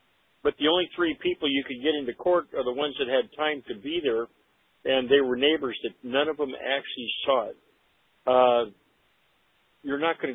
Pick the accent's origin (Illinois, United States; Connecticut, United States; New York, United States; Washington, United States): New York, United States; Bronx; I'm from the Bronx. And at the same time, after I got out of the Air Force in the 70s